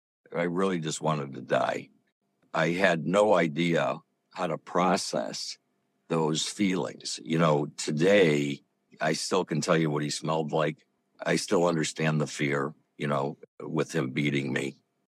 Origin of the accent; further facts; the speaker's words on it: Detroit, Michigan, United States; But I grew up in Michigan, Detroit, Michigan, to be specific, in a pretty normal family.